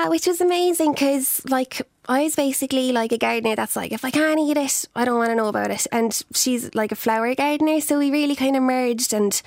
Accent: Munster, Ireland; I'm from the Golden Vale, like, so, you know, agriculture is a lot different to gardening

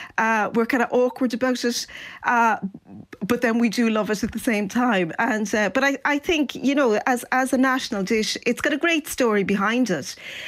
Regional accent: Ireland

